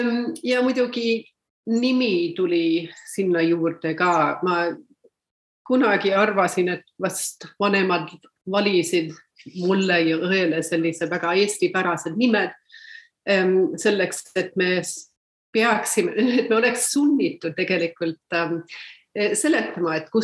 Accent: Detroit, Michigan, United States; No, ma sündisin Detroitis, Michiganis, kasvasin seal Detroiti äärelinnas üles peres, kus räägiti täpselt samal ajal nii inglise kui eesti keelt

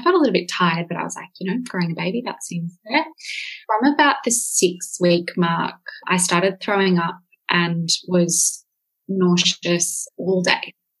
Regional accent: New South Wales, Australia; we're from New South Wales and we'd had intentions to get back across the border and celebrate that with our family.

